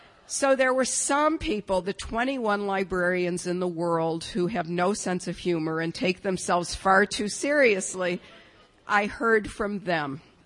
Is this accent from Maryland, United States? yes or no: no; Detroit, Michigan, United States; I grew up in Detroit in a family, a lower middle class family.